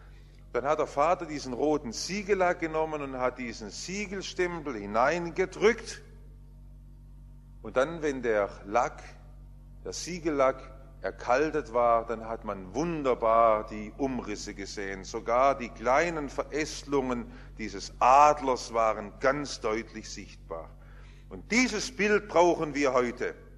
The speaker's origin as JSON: {"language": "German", "town": "Stuttgart", "region": "Baden-Württemberg", "country": "Germany", "tie": "born or raised there", "said": "wir sind ja im Stuttgarter Westen aufgewachsen und hinter unserem Haus war die frühere Farbenfabrik Siegle"}